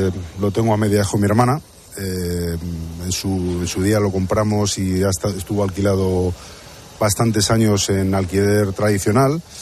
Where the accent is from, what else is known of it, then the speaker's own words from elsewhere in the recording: Madrid, Community of Madrid, Spain; como buen madrileño observo mucho mi ciudad